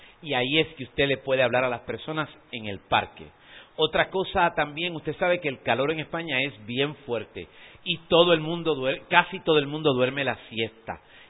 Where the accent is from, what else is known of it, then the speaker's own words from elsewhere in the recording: Puerto Rico; a nosotros que somos puertorriqueños, pero que somos en algunas cosas americanos